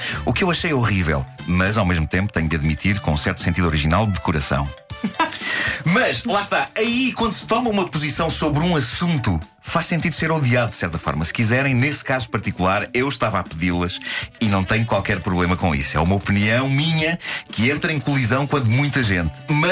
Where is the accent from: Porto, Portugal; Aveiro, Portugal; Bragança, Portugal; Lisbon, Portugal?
Lisbon, Portugal; eu sou desdentado e sou de Lisboa.